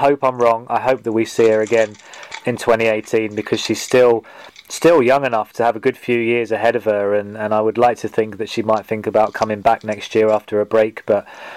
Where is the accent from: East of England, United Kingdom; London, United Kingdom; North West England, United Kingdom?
East of England, United Kingdom; Watford; I'm from Watford